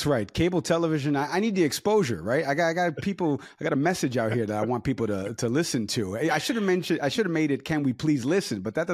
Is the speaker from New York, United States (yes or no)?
yes; Bronx, New York, United States; also born or lived in Harrison, United States; I grew up in the Bronx, New York, and moved to Harrison, New York.